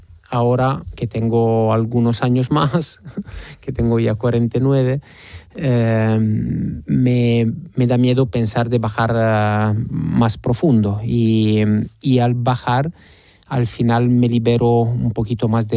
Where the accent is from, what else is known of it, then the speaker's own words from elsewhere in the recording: Turin, Piedmont, Italy; Spanish is a second language; Yo soy de Torino, del norte de Italia, y he tenido la suerte de pasar los veranos al mar en Liguria con mis abuelos.